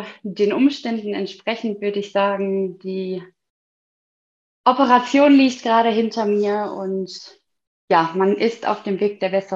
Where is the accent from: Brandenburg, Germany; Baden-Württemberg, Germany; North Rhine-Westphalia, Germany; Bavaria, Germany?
North Rhine-Westphalia, Germany; ich komme aus dem Ruhrgebiet, also quasi aus dem Herzen des Ruhrgebietes. Und ich bin 30 Jahre alt